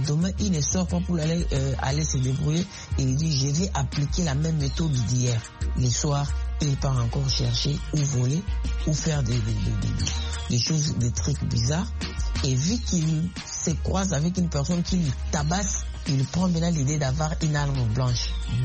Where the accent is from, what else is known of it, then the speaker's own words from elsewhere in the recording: DR Congo; Ici chez nous en Afrique, si vous voyez aujourd'hui, nous avons le problème de délinquance par-ci par-là, comme chez moi en RDC, on parle de bandits communément appelés Kununa